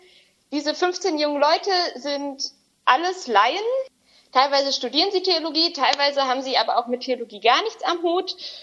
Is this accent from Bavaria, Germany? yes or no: no; Paderborn, North Rhine-Westphalia, Germany; now in Dortmund, Germany; ich bin 20 Jahre alt, komme, wie Johannes eben schon sagte, gebürtig aus Paderborn, habe hier mein Abitur gemacht und bin dann nach Wangerooge gezogen für ein Jahr für einen Freiwilligendienst. Mittlerweile lebe ich in Dortmund